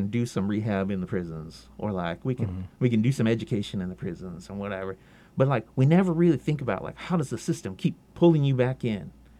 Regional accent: Florida, United States; And I didn't grow up here, but I chose here, right? And I've been here for a long time. I grew up in South Florida.

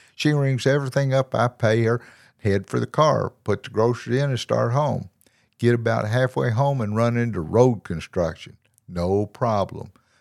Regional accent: the South, United States; I'm from the South. It's a buggy in the middle of the aisle.

